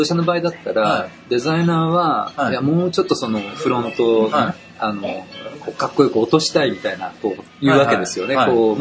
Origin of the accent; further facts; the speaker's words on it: Tokyo, Japan; also born or lived in Chiba; で、まああのずっと東京いまして、まあ高校も都立の高校だったんですけども